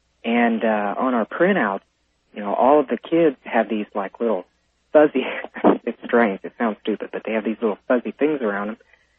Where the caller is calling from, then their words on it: Evansville, Indiana, United States; I'm calling from Evansville, Indiana.